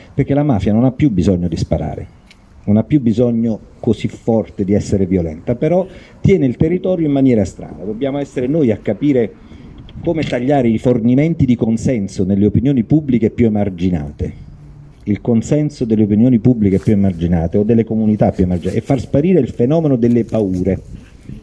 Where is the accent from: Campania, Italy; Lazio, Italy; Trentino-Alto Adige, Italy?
Campania, Italy; Naples; mio figlio che è romano, essendo anch'io napoletano.